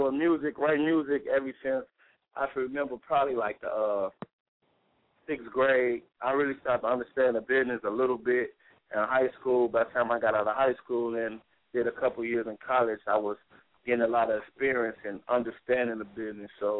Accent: Harvey, Illinois, United States; You know, I'm a guy from Chicago, you know, / Harvey, Illinois

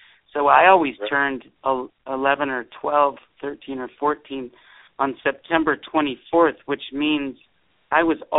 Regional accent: San Jose, California, United States; I grew up in San Jose, California, and I started playing tournaments at the age of 12 in 1972

